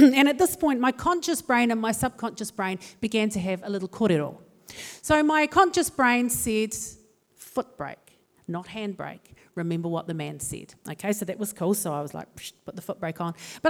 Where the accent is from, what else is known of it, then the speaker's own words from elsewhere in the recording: Auckland, New Zealand; No, I'm from West Auckland. I moved into a place called Massey.